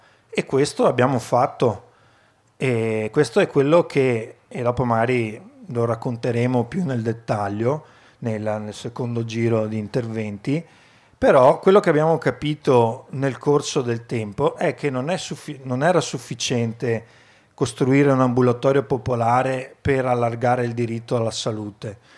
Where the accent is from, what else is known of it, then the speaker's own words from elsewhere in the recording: Vicenza, Veneto, Italy; parlo solo della provincia da cui vengo, di Vicenza